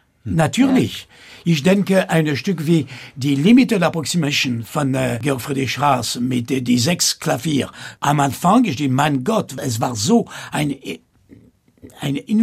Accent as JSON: {"language": "German", "country": "France", "second_language": "German", "said": "aber ich bin Franzose und ich komme von einer anderen Welt."}